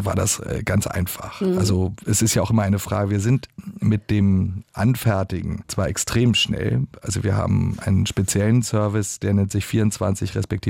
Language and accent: German; Berlin, Germany; weil ich bin eigentlich als Berliner eine echte rheinische Frohnatur.